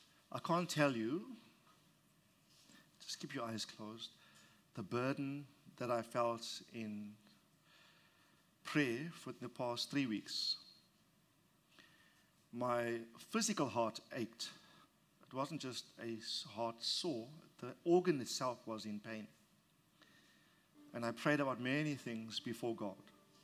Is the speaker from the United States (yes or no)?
no; South Africa; I say Philemon, like I'm a South African.